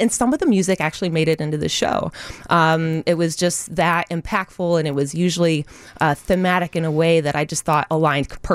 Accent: Carbondale, Illinois, United States; And they're definitely going to recognize locations that I mentioned in the show are from my hometown. You wouldn't know it unless you grew up in Carbondale, Illinois.

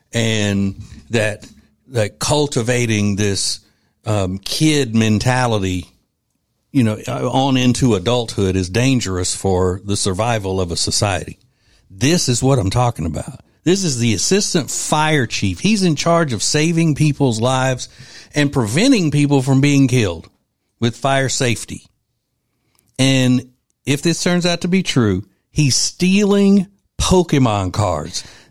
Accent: Louisiana, United States; there's a story out of my home state of Louisiana.

